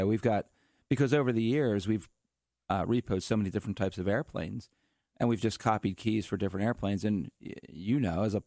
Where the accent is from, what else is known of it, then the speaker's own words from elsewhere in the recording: Philadelphia, Pennsylvania, United States; We're from Philadelphia.